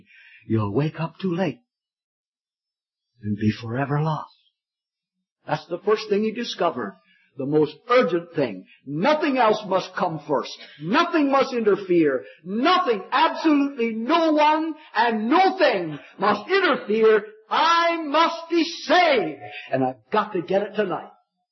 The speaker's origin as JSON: {"language": "English", "town": "Niagara Falls", "region": "Ontario", "country": "Canada", "tie": "born or raised there", "said": "When I was a boy, I was born and raised in Niagara Falls in Ontario."}